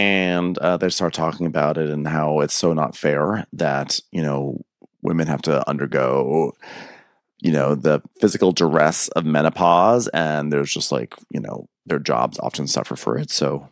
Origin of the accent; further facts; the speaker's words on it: Atlanta, Georgia, United States; I'm from Atlanta.